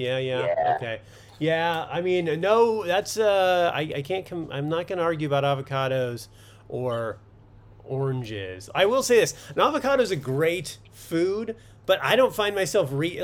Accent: California, United States; I loved avocados. I grew up in Southern California. My grandma had an avocado tree in the backyard, and you know, big Latino family.

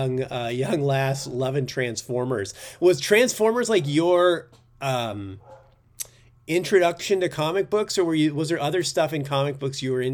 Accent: Los Angeles, California, United States; Yes, I grew up in South Central LA, so I get it.

